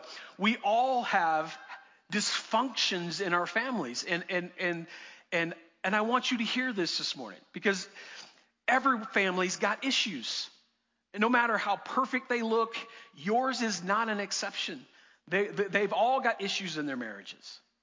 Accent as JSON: {"language": "English", "region": "Florida", "country": "United States", "said": "I'm from Florida. I had never seen snow. I'm 22 years old, never seen snow in my life, and snow was on the ground."}